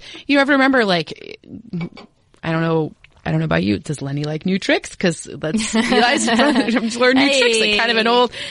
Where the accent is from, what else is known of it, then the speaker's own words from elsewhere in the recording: East Lansing, Michigan, United States; my fun fact about Pat Shurmur is that I'm from East Lansing, Michigan